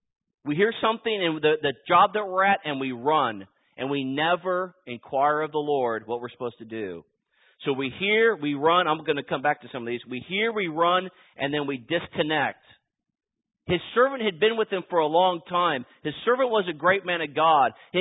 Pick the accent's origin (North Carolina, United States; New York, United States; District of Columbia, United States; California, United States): California, United States; I grew up in California, so I have a right to be slightly liberal, right?